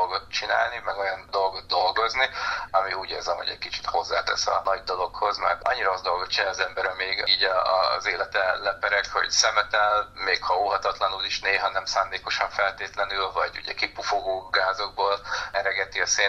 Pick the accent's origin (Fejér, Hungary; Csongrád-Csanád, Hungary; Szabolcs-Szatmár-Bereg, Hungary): Csongrád-Csanád, Hungary; Kiskunfélegyháza; now in Szeged, Hungary; amikor így ingáztam Kiskunfélegyháza meg Szeged között, Kiskunfélegyházi vagyok egyébként, és onnan költöztem Szegedre.